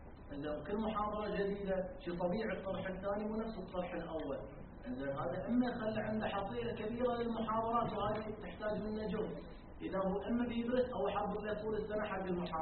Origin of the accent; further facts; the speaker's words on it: Bahrain; تروح بعض الديار مثلا عندنا في البحرين تروح نوادي دراسة ما شاء الله شريحة مثقفة